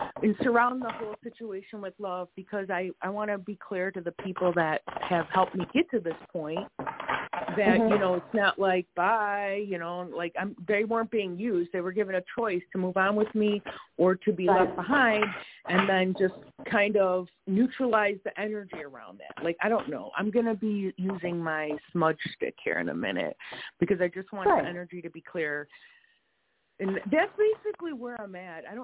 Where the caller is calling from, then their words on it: Wisconsin, United States; And we are in... We are in Wisconsin.